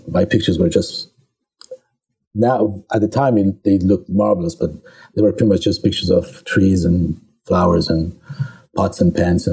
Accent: Montpellier, Occitania, France; In the southern France, there's a city called Montpellier, which is right by the Mediterranean Sea. I was there going to school, high school, and all that.

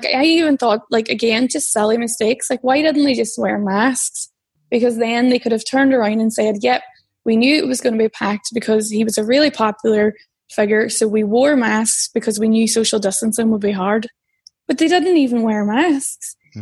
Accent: Derry, Northern Ireland, United Kingdom; I'm from Derry City, which has long been, you know, Sinn Féin have a great foothold there.

